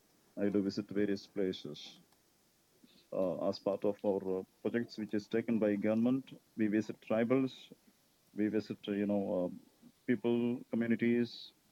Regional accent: Kerala, India; English is a second language; See, I'm a person from India, from Kerala, South India.

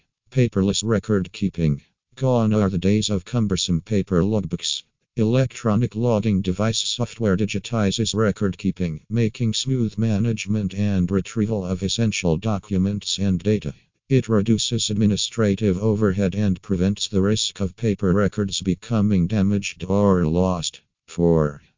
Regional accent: Pennsylvania, United States; from Pennsylvania and USA.

